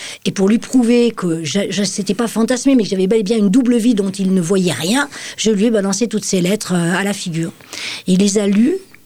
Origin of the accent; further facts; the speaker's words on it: Grenoble, Auvergne-Rhône-Alpes, France; also born or lived in Haute-Savoie; je suis née en Haute-Savoie, mais très vite installée à Grenoble avec mes parents. J'ai fait toute ma scolarité et mes études à Grenoble.